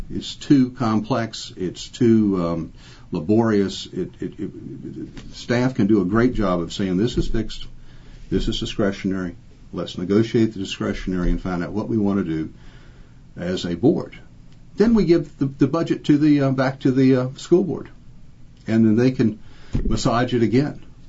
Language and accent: English; Greenwood, United States; You know, I was born in Greenwood. I had to go to the hospital in Richmond for a pleuric stenosis, but my parents lived in Greenwood.